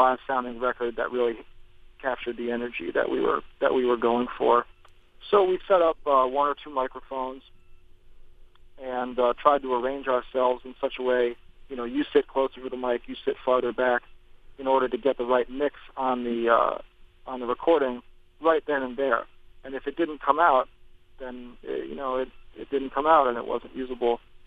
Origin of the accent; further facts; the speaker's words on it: New York City, New York, United States; I'm from Greenwich Village in New York City, you know, in Manhattan, downtown. I'm from the West Village